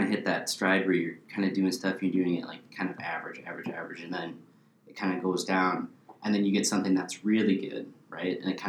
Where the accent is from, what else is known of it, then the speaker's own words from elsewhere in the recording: Amery, Wisconsin, United States; So, so I'm a Wisconsin native. I was born here in Amory, actually probably like 60 feet that way.